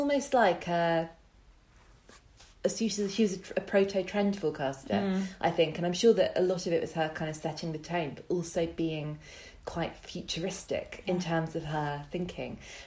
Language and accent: English; South West England, United Kingdom; that's the thing about growing up in Dorset is when you're doing the worst kind of cultural appropriation going, no one can call you on it because pretty much every other person that you meet is white and over 70.